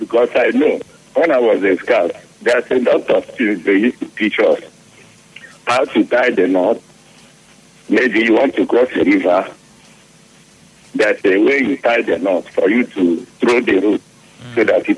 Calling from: Imo, Nigeria; I'm calling from the Bayah in Imo State.

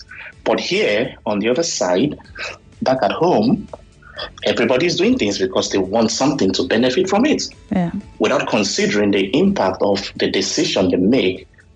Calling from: Canada; All the way from Canada.

